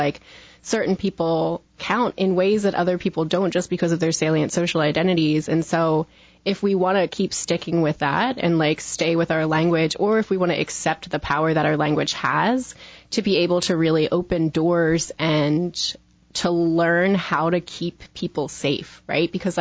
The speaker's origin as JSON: {"language": "English", "town": "Coatesville", "region": "Pennsylvania", "country": "United States", "said": "I'm from Coatesville."}